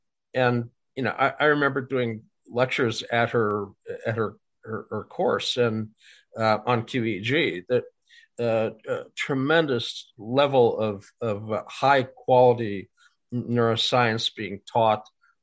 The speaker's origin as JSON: {"language": "English", "town": "Fargo", "region": "North Dakota", "country": "United States", "tie": "born or raised there", "said": "I grew up in Fargo. Farming analogies abound, you know."}